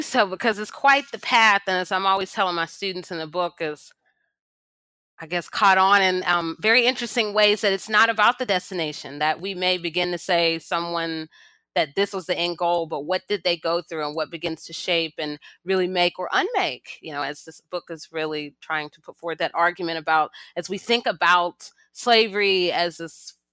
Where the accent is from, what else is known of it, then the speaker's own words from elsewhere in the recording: Atlanta, Georgia, United States; also born or lived in North Carolina; And so I left Atlanta. I grew up in Atlanta, and I had gone to actually the most international high school there, Clarkston, and I had gone on to North Carolina